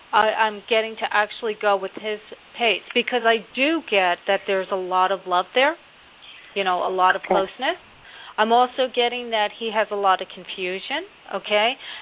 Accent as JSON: {"language": "English", "region": "New Jersey", "country": "United States", "tie": "born or raised there", "moved": "yes", "lives_now": "North Carolina, United States", "said": "when I moved down to North Carolina from New Jersey, I was kicking and screaming, okay? And, you know, I really was. I was kicking. I spent my life in New Jersey."}